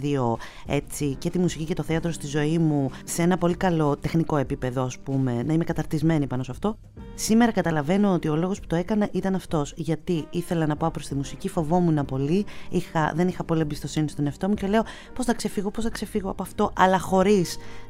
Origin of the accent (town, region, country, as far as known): Thessaloniki, Central Macedonia, Greece; now in Athens, Greece